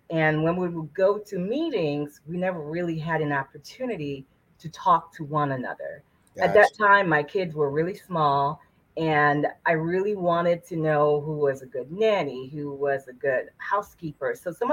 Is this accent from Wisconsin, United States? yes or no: no; Boston, Massachusetts, United States; now in Orlando, United States; Being that I came from Boston, I didn't know much people here in Orlando.